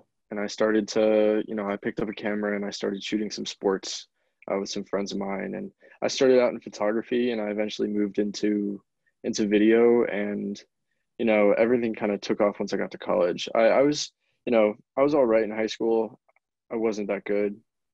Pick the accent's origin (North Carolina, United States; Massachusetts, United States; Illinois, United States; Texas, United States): Massachusetts, United States; Franklin; I'm from Franklin, Massachusetts. I'm going to be a rising sophomore at Ithaca College.